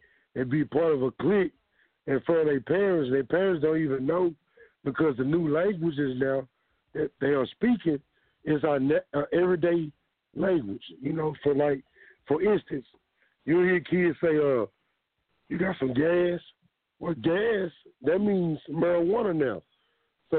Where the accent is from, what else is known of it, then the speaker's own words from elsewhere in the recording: Fort Worth, Texas, United States; I'm from Fort Worth, Texas